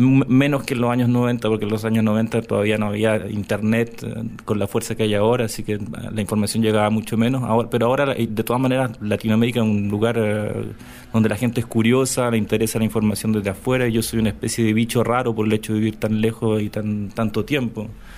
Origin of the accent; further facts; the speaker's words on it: Chile; moved away as an adult; now in France; Cuando me vine de Chile a vivir a Francia, yo recién venía terminando la Escuela de Bellas Artes